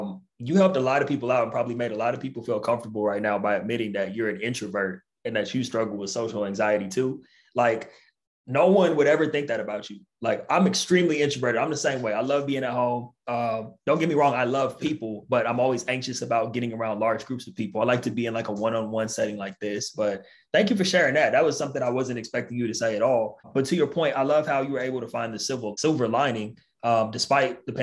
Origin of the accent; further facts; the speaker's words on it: California, United States; Aside from the fact we're both from California, Classy's from Northern California, Bay Area. I'm a Southern California boy, but California is California.